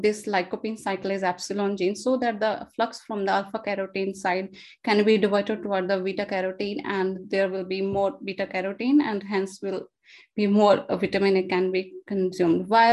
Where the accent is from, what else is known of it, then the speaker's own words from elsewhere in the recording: India; and I'm from India.